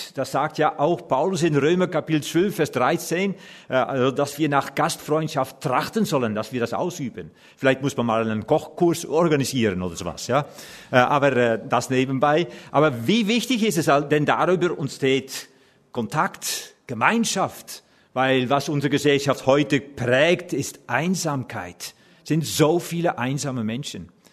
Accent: Netherlands; German is a second language; Ich bin Holländer und das muss ich auch vorweg sagen.

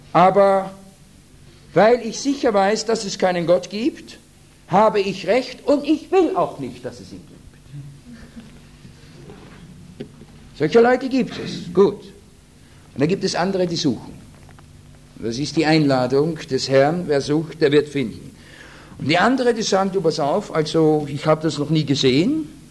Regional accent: Austria; Gut, es ist jetzt, ich bin Österreicher, bin es.

